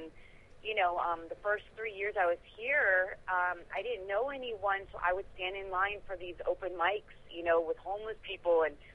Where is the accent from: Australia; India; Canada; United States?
United States; Miami, Florida; now in Los Angeles, United States; And I grew up in Miami. I left my whole family and everything.